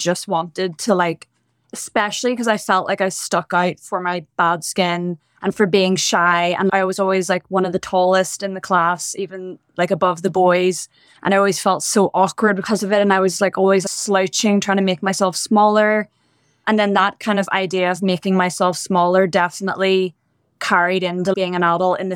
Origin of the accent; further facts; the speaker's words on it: Bangor, Northern Ireland, United Kingdom; So I grew up in the north of Ireland in a little town called Bangor. It's just outside Belfast, which is the capital of the north. And yeah, I went to school in Belfast